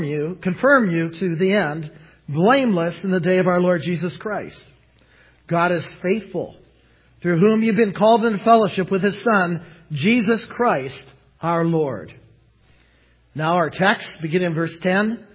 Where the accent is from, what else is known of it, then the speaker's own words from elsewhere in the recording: Detroit, Michigan, United States; understand I'm from the Motor City when I say this, why go for a Chevrolet when you can have a Cadillac?